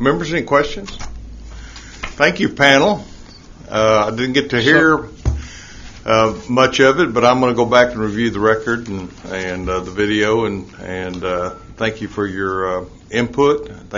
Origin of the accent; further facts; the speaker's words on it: Texas, United States; I'm from West Texas, and water is the most important issue.